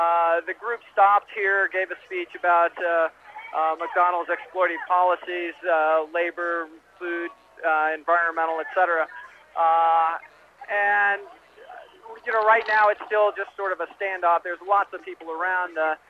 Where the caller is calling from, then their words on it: Calgary, Alberta, Canada; Hi, I'm from Central Calgary.